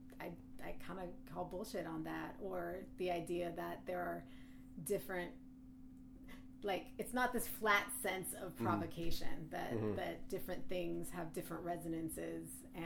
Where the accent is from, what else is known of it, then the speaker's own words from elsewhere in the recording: Fallbrook, California, United States; Yes, I grew up in Southern California.